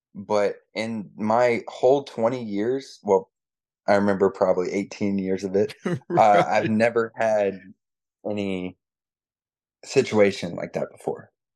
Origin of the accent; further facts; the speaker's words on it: Charlotte, North Carolina, United States; But yeah, I'm actually from Charlotte. I'm around Charlotte. I'm from around Charlotte.